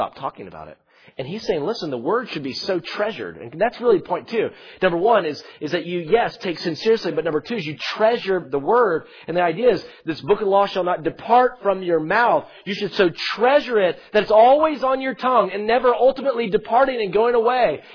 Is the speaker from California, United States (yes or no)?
no; South Carolina, United States; Now, I'm not from Minnesota. I'm from South Carolina.